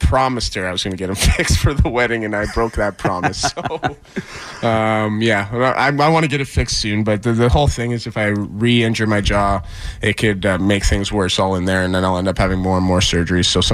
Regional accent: London, Ontario, Canada; I go back home to my hometown of London, Ontario, and I go back to my house and just chill.

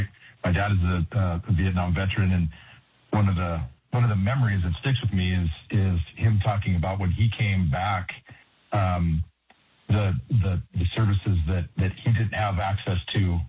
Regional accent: Fairview, Montana, United States; I grew up in Fairview.

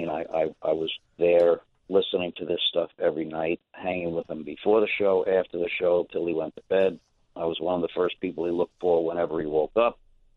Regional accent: New York, United States; moved away; growing up in New York, I had one view of New York, and then coming back to New York after having moved away in 1976

